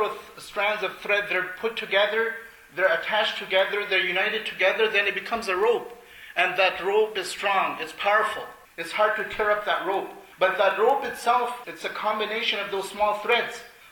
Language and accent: English; India; For example, I'm originally from India.